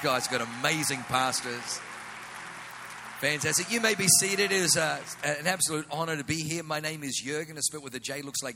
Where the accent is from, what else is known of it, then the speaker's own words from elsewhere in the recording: Australia; accent: Australian; also born or lived in Germany; And I was born in Germany, so I got a German name, but I grew up in Australia, so I have the Australian accent.